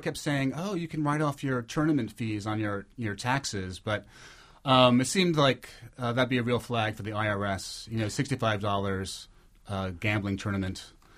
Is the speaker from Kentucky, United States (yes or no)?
no; New York, United States; When I went on my first trip to Vegas in 91, I thought being a New Yorker, oh, kitschy Vegas, campy Vegas